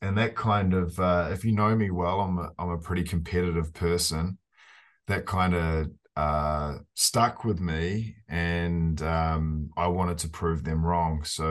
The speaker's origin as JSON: {"language": "English", "country": "New Zealand", "moved": "as an adult", "lives_now": "Canada", "said": "12 to 13 years ago when I moved to Canada to follow. I'm originally from New Zealand. People can probably hear my accent."}